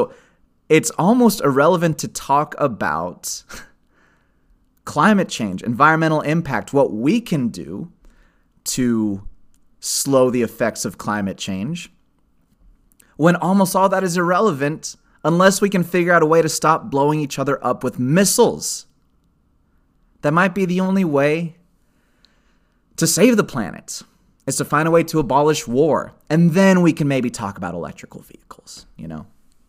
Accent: Austin, Texas, United States; because it shot in my hometown of Austin, and my mom didn't know that I booked it.

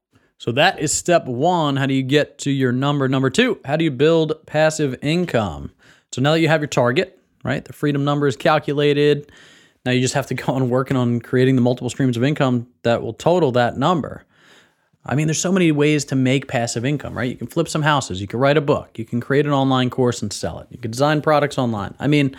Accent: New Jersey, United States; I'm from New Jersey, so we wanted to go somewhere a little bit warmer

